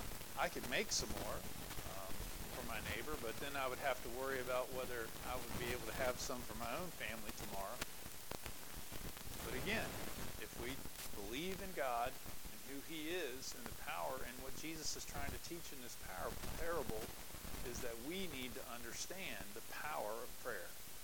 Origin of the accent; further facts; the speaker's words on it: United States; I was raised in America. I feel that I have a significant amount of power as an individual, right? Because I am an American.